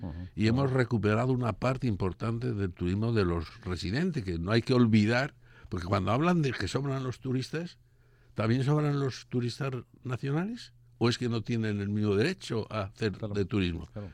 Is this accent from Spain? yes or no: yes; Spain; qué listos somos los españoles